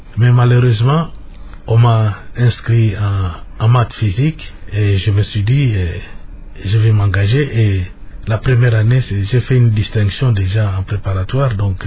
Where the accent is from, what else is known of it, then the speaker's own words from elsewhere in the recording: Matadi, Kongo Central, DR Congo; also born or lived in Kisangani / Boma; Bon, j'ai grandi plus dans la ville de Matadi, où j'ai fait mes études primaires et le cycle d'orientation, et j'ai fait les humanités à Boma.